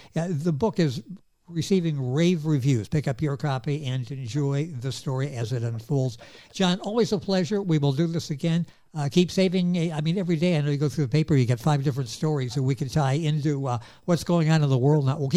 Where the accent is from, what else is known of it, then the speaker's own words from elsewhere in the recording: Ohio, United States; because Huffy was in our backyard as when we were growing up in Ohio